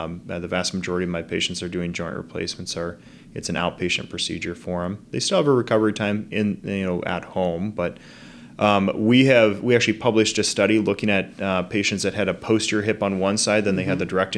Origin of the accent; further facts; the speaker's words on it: Fort Dodge, Iowa, United States; So born and raised in Fort Dodge, and after graduating from St. Edmunds, I went down to the University of Iowa, where I completed my undergraduate training.